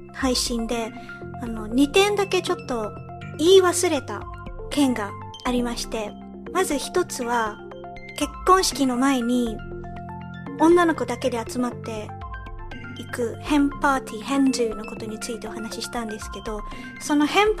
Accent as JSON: {"language": "Japanese", "country": "United Kingdom", "tie": "born or raised there", "also_born_or_lived": "Japan", "said": "日本生まれイギリス育ちの私たちがロンドンからお送りする"}